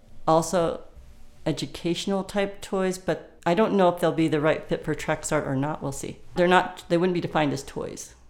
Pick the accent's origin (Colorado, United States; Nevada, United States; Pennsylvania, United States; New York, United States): Colorado, United States; Broomfield; also born or lived in Boulder; I was born in Boulder Community Hospital, but my dad actually and mom decided not to buy the house on Mapleton Hill that they were looking at and bought a house in Broomfield. That's where I was actually raised.